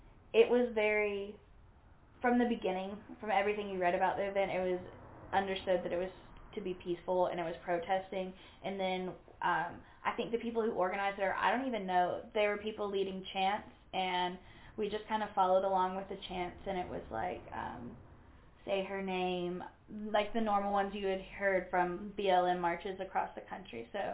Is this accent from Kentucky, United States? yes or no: yes; Louisville, Kentucky, United States; I'm from Louisville, and I'm friends with a lot of people I grew up with in Louisville on Facebook, Twitter, TikTok.